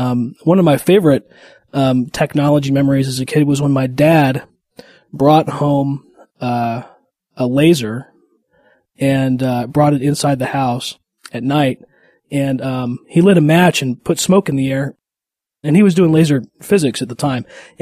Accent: Los Alamos, New Mexico, United States; I grew up in Los Alamos, New Mexico, which is the Los Alamos National Laboratory is there.

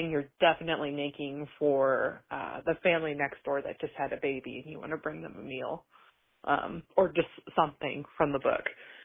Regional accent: Kansas, United States; I am from Kansas

